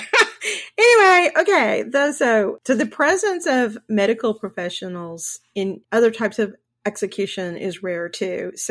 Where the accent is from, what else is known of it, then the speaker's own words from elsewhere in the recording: Texas, United States; I mean, I know it's Texas and we're from Texas, but I think this is a good thing.